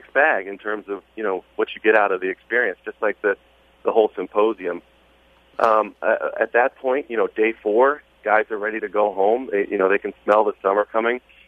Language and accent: English; Chicago, Illinois, United States; the only bonus is that they might move the draft to my hometown of Chicago